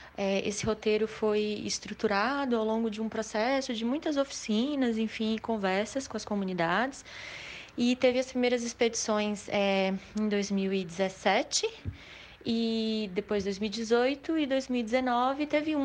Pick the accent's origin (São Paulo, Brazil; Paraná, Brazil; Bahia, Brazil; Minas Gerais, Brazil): Bahia, Brazil; sou baiana.